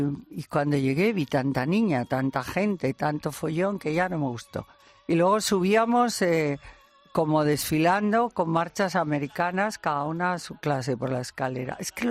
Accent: Logroño, La Rioja, Spain; also born or lived in León; yo nací en León, pero no viví en León. Nada más nacer, a mi padre le destinaron a Logroño, ciudad que adoro. Si tenemos oyentes en Logroño, fui al colegio de la Compañía de María.

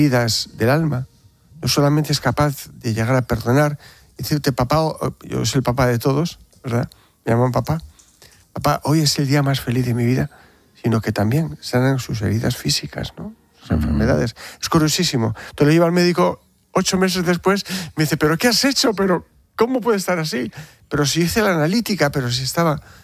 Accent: Bilbao, Basque Country, Spain; bueno, yo no quiero decir que soy de Bilbao por no impresionar

